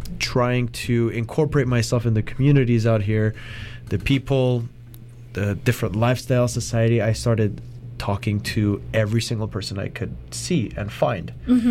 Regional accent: Montreal, Quebec, Canada; now in Vancouver, Canada; I am born and raised in the community itself in a very Armenian fashion, but I'm originally from Montreal.

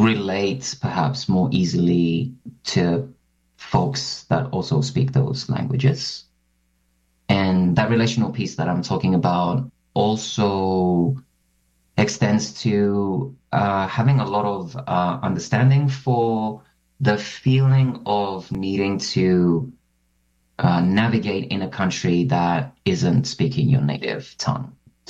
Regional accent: Cyprus; when I was growing up in Cyprus

